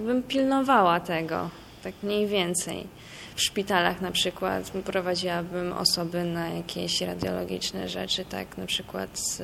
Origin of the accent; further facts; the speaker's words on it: Lublin Voivodeship, Poland; Jestem z Lubelszczyzny.